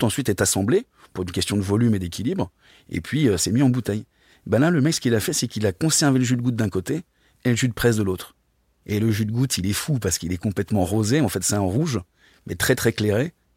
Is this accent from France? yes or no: yes; Paris, Île-de-France, France; moi je suis à Gare de l'Est, et j'ai grandi à Gare du Nord